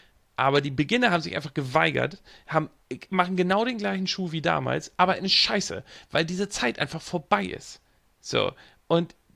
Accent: Hamburg area, Germany; Ich bin selber in der Nähe von Hamburg groß geworden. Ich bin mit Hamburger Hip-Hop groß geworden.

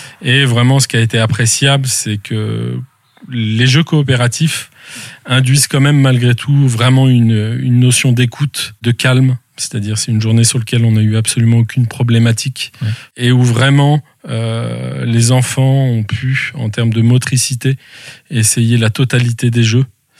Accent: Argenteuil, Île-de-France, France; je suis né tout simplement en région parisienne, à Argenteuil, banlieue parisienne nord, dans lequel j'ai eu une très belle vie.

